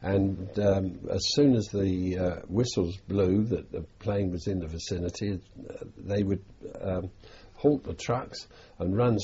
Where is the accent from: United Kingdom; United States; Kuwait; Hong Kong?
United Kingdom; Totteridge, London; we grew up in Totteridge, basically, here, where I am now, although we started life, of course, in Highbury